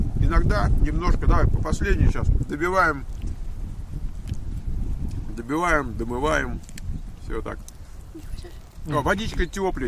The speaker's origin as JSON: {"language": "Russian", "region": "Moscow", "country": "Russia", "said": "Мы с тобой москвичи, правильно?"}